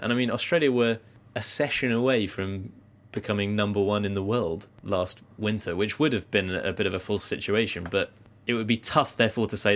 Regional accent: South East England, United Kingdom; my mother is from Yorkshire, my father is from Wales, and I grew up in the South East

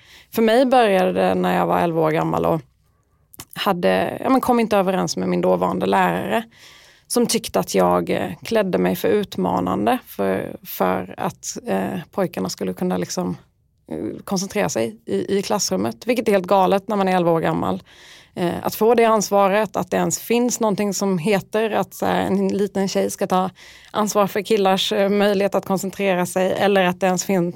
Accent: Skåne, Sweden; now in Stockholm, Sweden; Jag skulle beskriva mig som en skåning som har bott i Stockholm längre än vad jag trodde från början. För första gången jag flyttade upp så hatade jag det och flyttade tillbaka efter något år.

